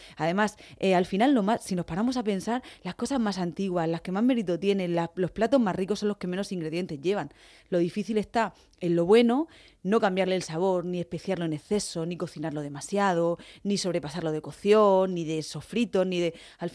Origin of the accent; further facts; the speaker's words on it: Region of Murcia, Spain; yo como murciana de pro que soy y defensora de las recetas tradicionales